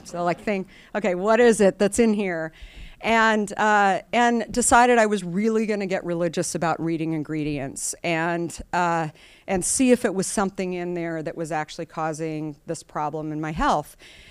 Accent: Arizona, United States; Again, I grew up in Arizona. I should have been drinking a ton of water, and I wasn't.

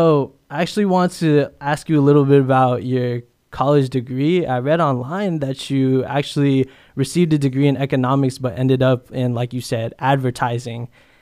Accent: Philippines; I'm Filipino myself, and it's really crazy to think about how, I don't know about you, but growing up, music has always been a big influence around me.

